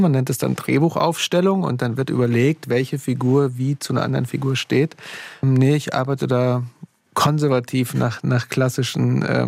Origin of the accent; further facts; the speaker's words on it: Altötting, Bavaria, Germany; Ich komme aus einem Wallfahrtsort aus Bayern, aus Altötting.